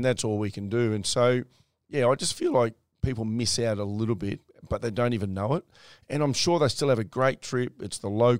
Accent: Australia; PNG, Kokoda, I don't think you can beat it as an Australian for the physical, mental and emotional journey. I think it just ticks boxes that, as good as those other things are, they don't quite tick. And maybe not for everyone, but certainly for Aussies because of our history there.

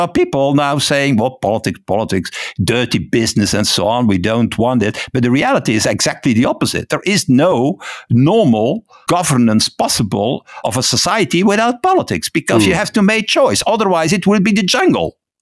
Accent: Flanders, Belgium; first language Dutch; English is a second language; I live in Ghent, so I'm a Flemish. So my native language, my mother tongue, as you say, is Dutch.

